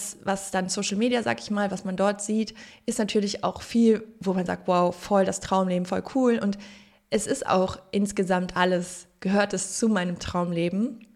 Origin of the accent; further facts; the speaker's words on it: Cologne, North Rhine-Westphalia, Germany; also born or lived in Los Angeles, United States; wir haben auf 2 Kontinenten gelebt, zur Hälfte in LA, also in Kalifornien, zur Hälfte in Köln, so meine Heimatstadt